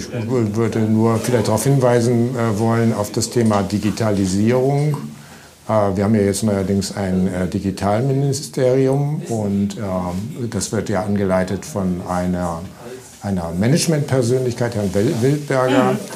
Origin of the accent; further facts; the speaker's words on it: Bremen, Germany; weil das ja auch meine Heimat war, meine Heimatstadt.